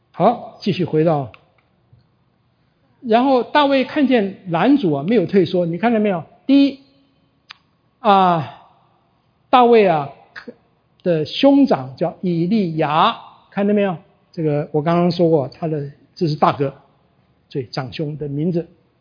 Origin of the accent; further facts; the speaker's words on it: Hunan, China; 我要过80岁的生日，事实上我是要满79，我的家乡我们湖南人呢、啊，过这种整寿的时候是男的要过虚岁的生日，男尽女满。